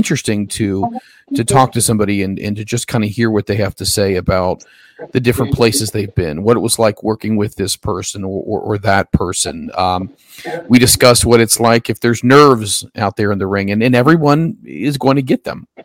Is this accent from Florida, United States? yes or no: no; Philadelphia, Pennsylvania, United States; I tell you what, I'm from Philly.